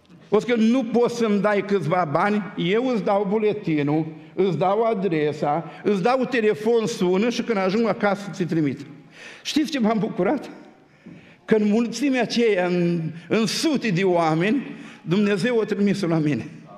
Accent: Hunedoara, Hunedoara County, Romania; eu sunt din Hunedoara, din județul Hunedoara

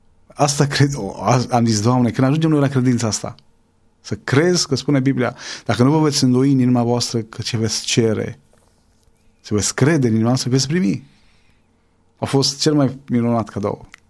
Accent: Orșova, Mehedinți County, Romania; orașul unde am crescut eu în Orșova e micuț, 15.000 de oameni, 17.000, mă cunoșteau toți.

